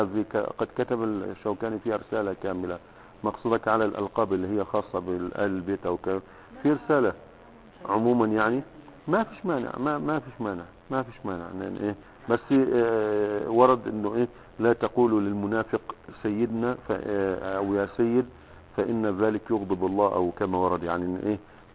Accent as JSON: {"language": "Arabic", "country": "Egypt", "said": "وعندنا في مصر"}